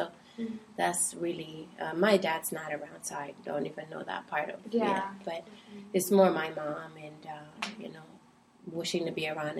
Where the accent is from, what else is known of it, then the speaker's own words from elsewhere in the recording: Palau; accent: Palauan; Sometimes I mix Palawan and English, you know, or I have my Palawan accent.